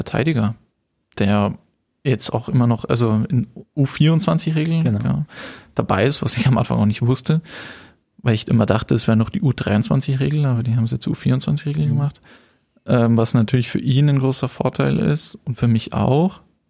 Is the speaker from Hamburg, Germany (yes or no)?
no; Kaufbeuren, Bavaria, Germany; born there; ich bin in Kaufbeuren geboren, wir sind schon mit meinen Eltern immer in die Berge gegangen